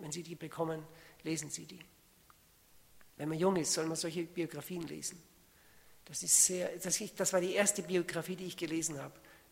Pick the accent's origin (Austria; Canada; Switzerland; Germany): Austria; Als ich jung war, war ich fasziniert von den Skifahrern. Bei uns in Österreich, da kann man gut Skifahren.